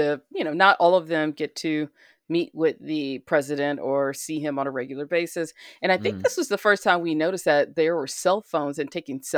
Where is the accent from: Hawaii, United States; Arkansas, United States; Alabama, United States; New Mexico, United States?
Alabama, United States; out of my home state of Alabama, or the state I grew up in.